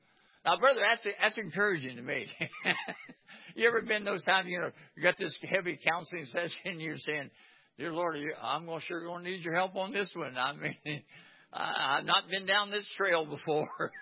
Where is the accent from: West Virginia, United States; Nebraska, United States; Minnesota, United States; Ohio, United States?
West Virginia, United States; I'm from West Virginia. And I was out in the woods of West Virginia